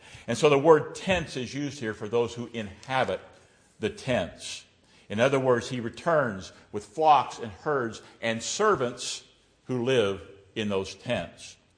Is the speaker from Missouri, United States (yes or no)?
yes; Missouri, United States; But growing up in Missouri, I've seen something similar to that. Living in southwest Missouri, even when we had drought, there was usually enough pasture.